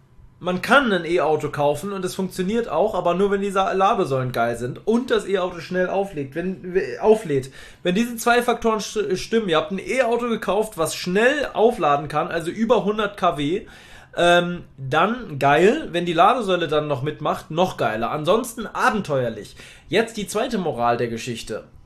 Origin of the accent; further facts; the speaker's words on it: Hamburg, Germany; der wohnt dann in Hamburg, in meiner Heimat